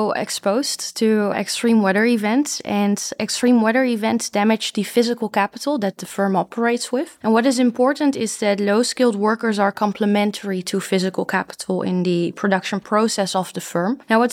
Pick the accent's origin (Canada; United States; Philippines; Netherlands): Netherlands; So I'm indeed from the Netherlands